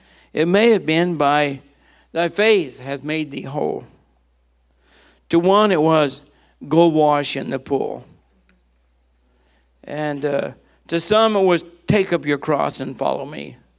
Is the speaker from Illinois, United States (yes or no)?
no; New Mexico, United States; I grew up in New Mexico, so that's why I had horny toes.